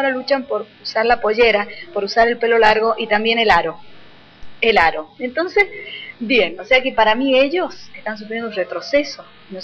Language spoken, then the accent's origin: Spanish; Argentina; ¿Sabés cuál es el drama del argentino? Que no somos argentinos.